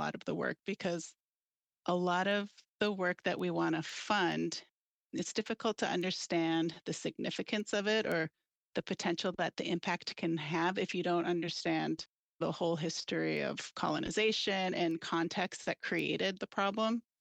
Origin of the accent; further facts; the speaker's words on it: Cass Lake, Minnesota, United States; now in Stillwater, United States; I grew up at the Leech Lake Reservation, born and raised in Cass Lake. I live in Stillwater, and yeah, I'm a citizen of the Boys Fort Band of Ojibwe.